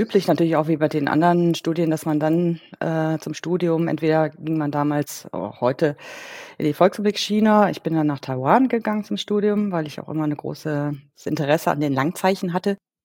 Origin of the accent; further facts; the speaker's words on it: Cologne, North Rhine-Westphalia, Germany; ich komme selber ja aus Köln